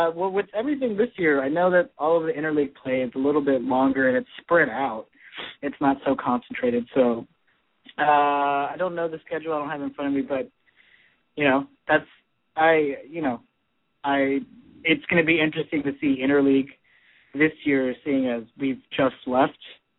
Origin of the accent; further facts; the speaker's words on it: Houston, Texas, United States; now in Boston, United States; I'm from Houston, but I live a little bit south of Boston now, in a little city south of Boston.